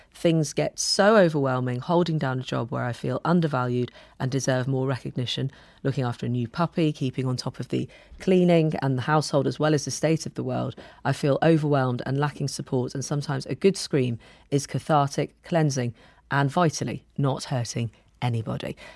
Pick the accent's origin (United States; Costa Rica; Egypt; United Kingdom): United Kingdom; South West England; I grew up in Avon and Somerset